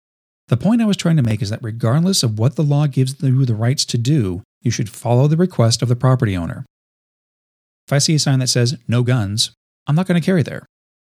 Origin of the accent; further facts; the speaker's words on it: California, United States; Now, my home state of California is openly hostile to firearms of any type for any purpose.